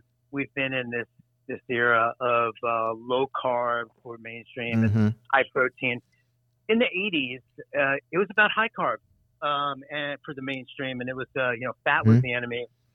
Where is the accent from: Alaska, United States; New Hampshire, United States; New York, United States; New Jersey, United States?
New York, United States; I grew up in the Bronx, and I went to the Bronx High School of Science